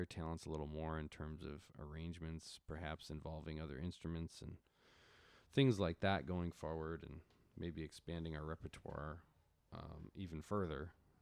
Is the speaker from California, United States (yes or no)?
no; Rockford, Illinois, United States; The Crossroads Blues Society out in my hometown, Rockford, Illinois, has had me come out several times to present